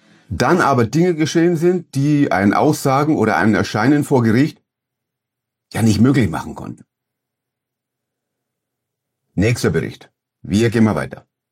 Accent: Bindlach, Bavaria, Germany; born there; Ich bin in Bayreuth oder in der Nähe von Bayreuth geboren, nämlich in Bindlach.

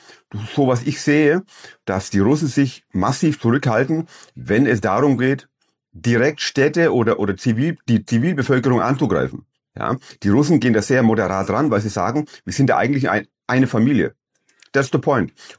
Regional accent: Bindlach, Bavaria, Germany; born there; Ich bin in Bayreuth oder in der Nähe von Bayreuth geboren, nämlich in Bindlach.

